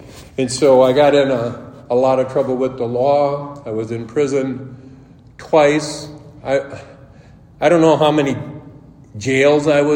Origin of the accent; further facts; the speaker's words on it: South Dakota, United States; I grew up in Northwest South Dakota in a good family.